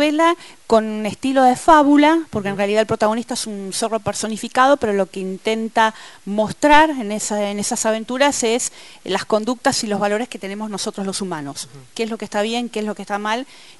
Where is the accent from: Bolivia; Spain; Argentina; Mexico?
Argentina; Bahía Blanca, Buenos Aires Province; Escritora de Bahía Blanca, nacida y criada en Bahía Blanca, docente de aula